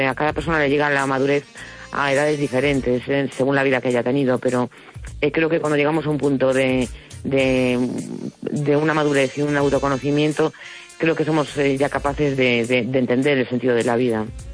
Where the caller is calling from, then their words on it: A Coruña, Galicia, Spain; de La Coruña.